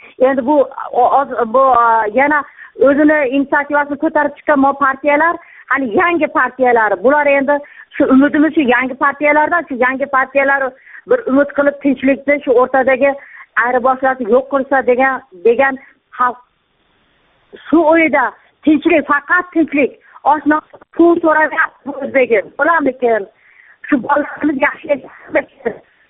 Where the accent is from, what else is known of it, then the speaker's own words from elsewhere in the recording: Osh, Osh Region, Kyrgyzstan; Men O'shdan. Gapim bor edi.